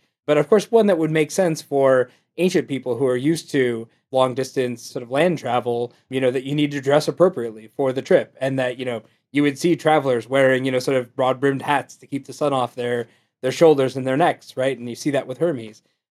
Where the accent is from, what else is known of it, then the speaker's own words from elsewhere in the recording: Akron, Ohio, United States; I'm from the Akron area originally.